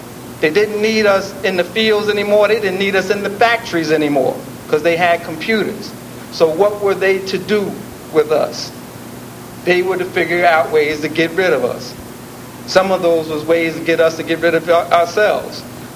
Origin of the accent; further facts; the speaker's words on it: Plainfield, New Jersey, United States; Rebellion in my hometown, Plainfield, New Jersey. Small town, very racially divided.